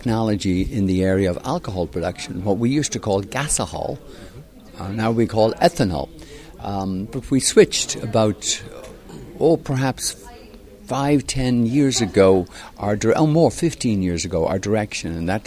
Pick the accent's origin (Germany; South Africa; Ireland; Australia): Ireland; now in Lexington, United States; I was actually born not in Lexington, as my accent probably tells you. I was born in Ireland, and in fact lived in Ireland so far for more years than I have lived in the United States, getting close to being 50-50.